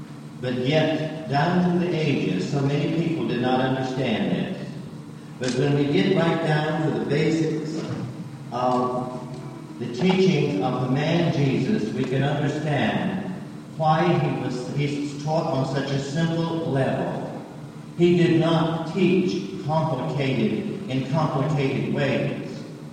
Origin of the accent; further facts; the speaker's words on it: the South, United States; because I was brought up in the Baptist religion of the South. And where I came from, it was hellfire and brimstone that was crammed down our throats.